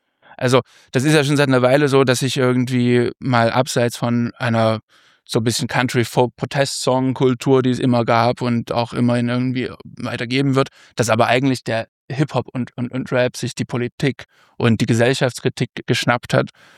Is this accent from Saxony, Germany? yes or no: yes; Dresden, Saxony, Germany; in meiner Heimat Dresden